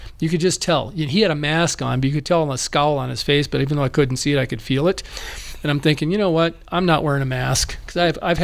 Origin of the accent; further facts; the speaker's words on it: North Dakota, United States; I'm from North Dakota and dumb a Norwegian.